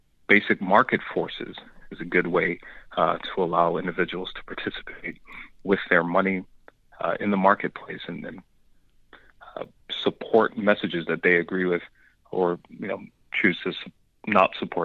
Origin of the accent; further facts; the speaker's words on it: Massachusetts, United States; I grew up in Massachusetts, about 40 minutes from Plymouth Rock.